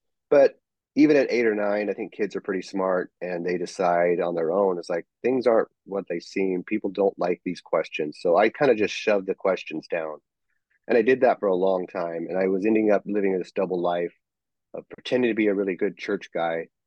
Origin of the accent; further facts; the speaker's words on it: California, United States; I grew up and born and raised in Humboldt County, California. Lived most of my life in the county seat of Eureka, California, with a gigantic population of 28,000.